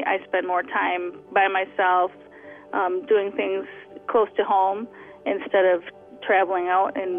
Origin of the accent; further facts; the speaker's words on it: Lansing, Michigan, United States; from Lansing, Michigan.